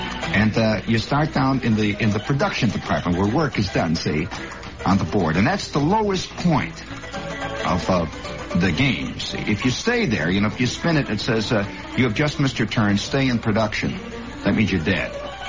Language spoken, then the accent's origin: English; Midwest, United States; I come from the Midwest, and one time when I was working out in the Midwest